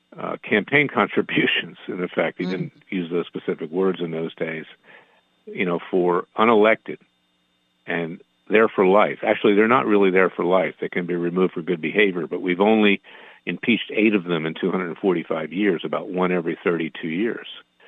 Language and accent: English; Philadelphia, Pennsylvania, United States; born there; I was born in Philadelphia. I haven't been back there for a while.